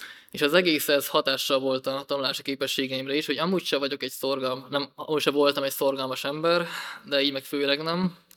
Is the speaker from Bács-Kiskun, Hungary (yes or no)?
yes; Kecskemét, Bács-Kiskun, Hungary; born there; keskeméten születtem, egy hívő családban nőttem fel.